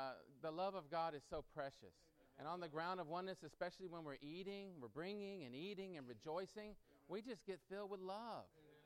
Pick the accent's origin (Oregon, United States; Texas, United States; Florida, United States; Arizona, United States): Texas, United States; San Antonio; I'm from San Antonio.